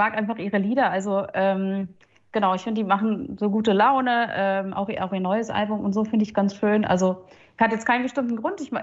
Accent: Leipzig, Saxony, Germany; now in Wuppertal, Germany; 36 Jahre alt, geboren und aufgewachsen in Leipzig und bin jetzt seit 5 Jahren in Wuppertal und arbeite als Pastorin.

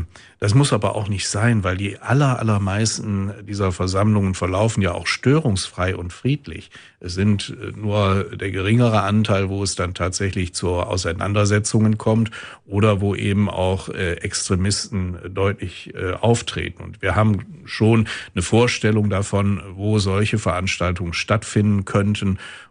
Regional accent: Wuppertal, North Rhine-Westphalia, Germany; born there; Ich bin überzeugter Wuppertaler, in Wuppertal geboren und nach immer einigen Jahren, die ich die Stadt mal verlassen musste, zum Beispiel während meines Studiums oder meiner Bundeswehrzeit, bin ich dann immer wieder nach Wuppertal zurückgekehrt und ja, ich liebe diese Stadt.

